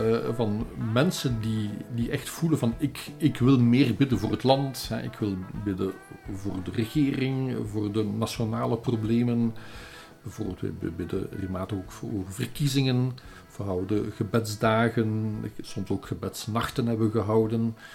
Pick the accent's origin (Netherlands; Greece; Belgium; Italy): Belgium; Leuven, Flemish Brabant; Ik ben dus eigenlijk in Leuven opgegroeid, hè? Maar met West-Vlaamse ouders... En ja, altijd in de buurt van het Leuvense blijven hangen. Allee, toch lange tijd. En dan nog naar Limburg verhuisd en nu woon je in Brussel.